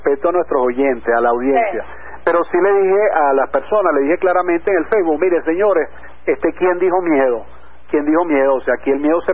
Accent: Venezuela; lo vuelvo a decir con mi responsabilidad como ciudadano venezolano

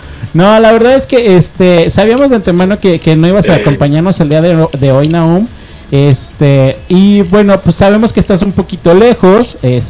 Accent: Jalisco, Mexico; Que se note que venimos de los Altos de Jalisco.

